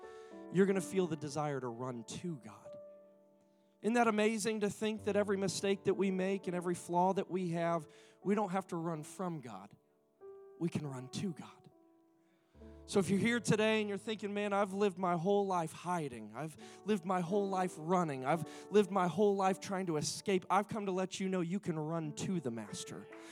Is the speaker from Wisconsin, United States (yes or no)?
yes; Appleton, Wisconsin, United States; I grew up in Appleton, Wisconsin, and I'm a long way from Appleton here in the great state of North Carolina